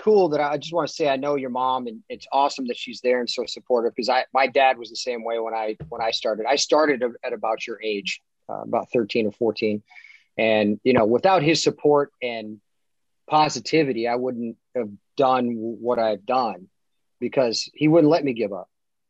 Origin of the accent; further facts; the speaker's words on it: Cleveland, Ohio, United States; Cleveland, Ohio.